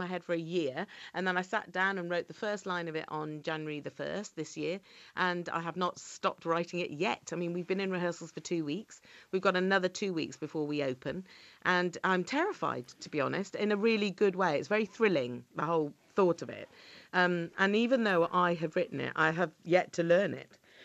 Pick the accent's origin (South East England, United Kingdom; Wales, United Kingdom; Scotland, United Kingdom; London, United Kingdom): Wales, United Kingdom; Holyhead; born there; also born or lived in Cornwall / Devon; all my family are from Cornwall and Devon, so really that's where I'm from. But I was born in Holyhead because my dad was stationed